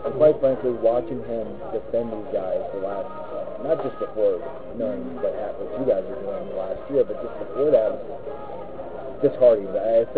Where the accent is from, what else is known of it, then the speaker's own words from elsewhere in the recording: Brooklyn, New York, United States; I grew up in Brooklyn, I saw really tough people